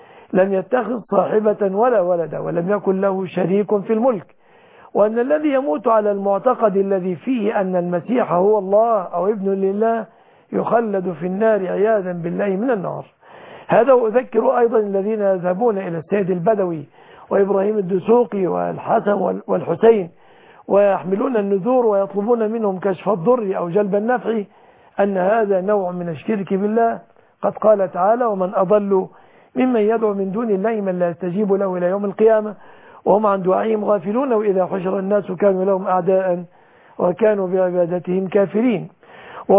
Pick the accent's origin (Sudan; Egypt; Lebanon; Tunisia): Egypt; أن يحفظ بلادنا مصر وسائر بلاد